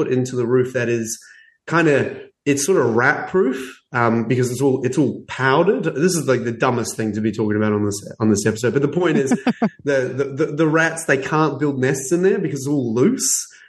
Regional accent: Australia; Because I'm from Australia.

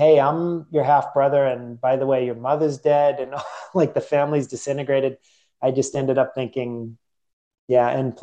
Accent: Medford, Massachusetts, United States; I grew up in Medford. I didn't really vibe with the kids.

